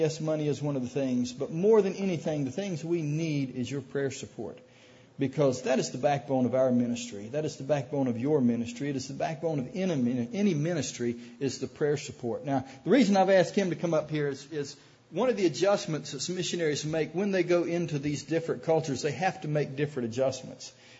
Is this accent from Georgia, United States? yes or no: yes; Alma, Georgia, United States; But I am from Alma, and I just am excited to be here.